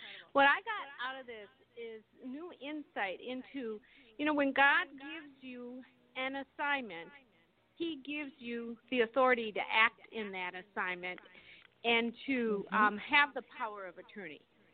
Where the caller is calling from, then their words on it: Fond du Lac, Wisconsin, United States; calling from Fond du Lac.